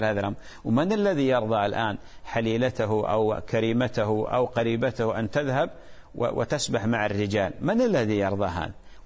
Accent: Iraq; هناك امرأة اتصلت بي من بلدنا العراق

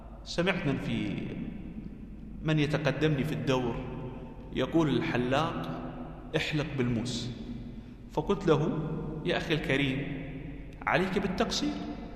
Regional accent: United Arab Emirates; قال لي أنت من أين؟ قلت: من الإمارات.

